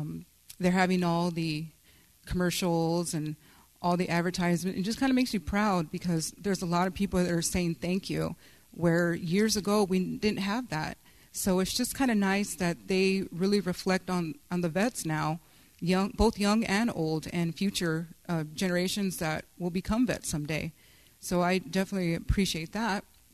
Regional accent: Texas, United States; I'm born and raised in South Texas, so it was difficult for me to leave home.

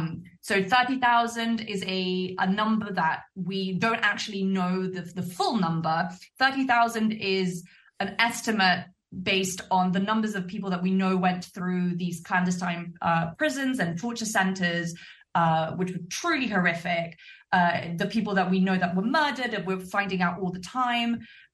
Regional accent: Argentina; I am from Argentina, and I don't cover Argentina as a foreign correspondent, but I know plenty.

